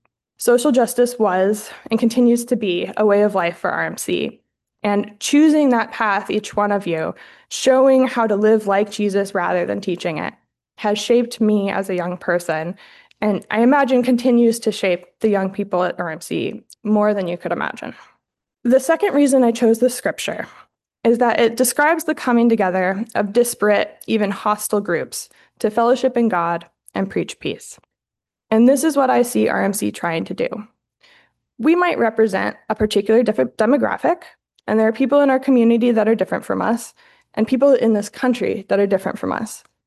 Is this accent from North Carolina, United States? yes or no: yes; Apex, North Carolina, United States; And I grew up in Apex, so we very rarely came into Raleigh.